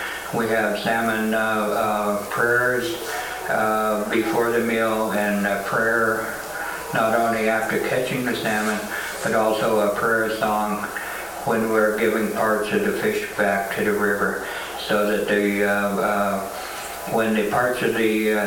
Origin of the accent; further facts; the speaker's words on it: Washington, United States; I'm from the Skokomish tribe from Washington State. It's on the lower part of Puget Sound in Hood Canal.